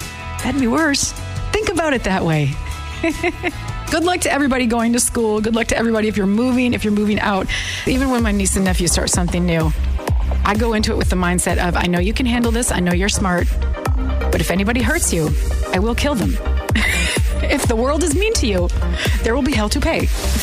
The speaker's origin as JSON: {"language": "English", "region": "Michigan", "country": "United States", "lives_now": "Pennsylvania, United States", "said": "I'm moving to Pennsylvania. I'm moving from Michigan to Pennsylvania, where I know not a soul."}